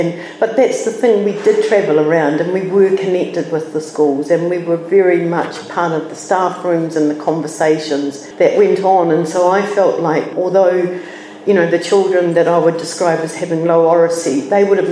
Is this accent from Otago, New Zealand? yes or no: no; Nelson, New Zealand; I hadn't had that exposure growing up in Nelson.